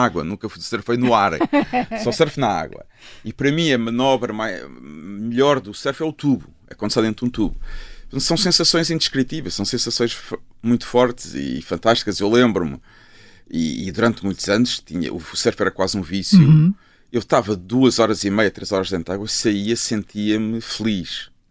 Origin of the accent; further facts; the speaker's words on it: Lisbon, Portugal; Deixei de ser lisboeta, agora sou da Malveira da Serra.